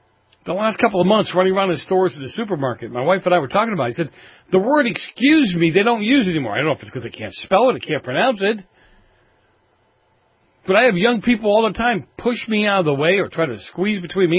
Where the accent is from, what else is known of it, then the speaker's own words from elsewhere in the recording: New England, United States; maybe because I grew up in New England, churches everywhere, Catholic churches every place.